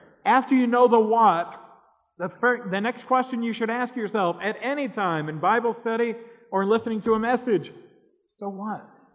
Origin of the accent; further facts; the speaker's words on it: New York City, New York, United States; Now, I grew up in New York City, just a little bit south of Harlem